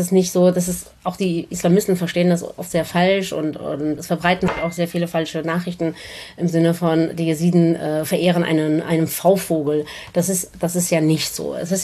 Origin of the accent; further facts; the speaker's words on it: Armenia; ich komme aus Armenien, das ist richtig. Wir Jesiden kommen aber ursprünglich aus den Ländern Syrien, Türkei, Irak, teilweise auch Iran